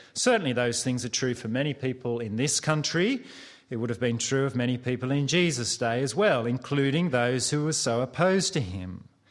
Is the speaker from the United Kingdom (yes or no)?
no; Australia; And I should say, as an Australian living here for a number of years now, I haven't experienced any of the latter